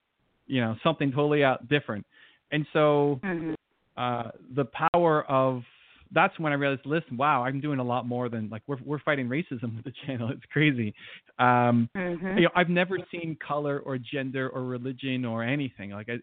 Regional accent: Canada; so I'm a Canadian, so I don't have a side on either way.

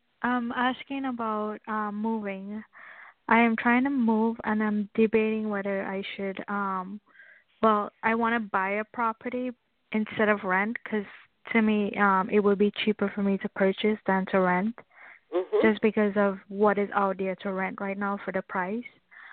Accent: Homestead, Florida, United States; I'm from Homestead, Florida.

